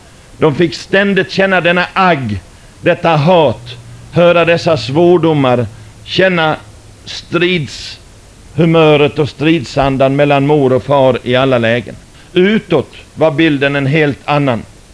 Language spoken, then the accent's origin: Swedish; Malmö, Skåne, Sweden; also born or lived in United States; Jag har vuxit upp i Amerika från början, mina första levnadsår, och sedan så småningom så kom jag till Malmö, och där fick jag växa upp i ett kristet hem, i en frireligiös miljö. Och jag tillhörde en frikyrka i Malmö till dess jag var 15 år.